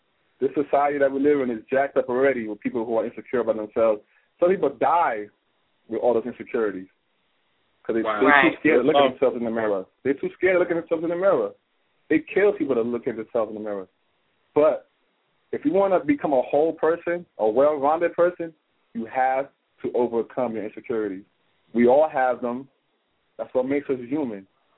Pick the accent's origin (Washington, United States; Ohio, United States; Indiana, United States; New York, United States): New York, United States; Yeah, I'm from New York.